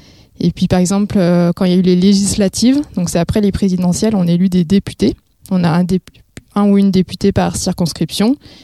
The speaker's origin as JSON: {"language": "French", "town": "Saint-Étienne", "region": "Auvergne-Rhône-Alpes", "country": "France", "said": "J'ai 32 ans, je suis originaire de Saint-Étienne et là, j'habite la vallée de l'Ondaine, donc pas loin."}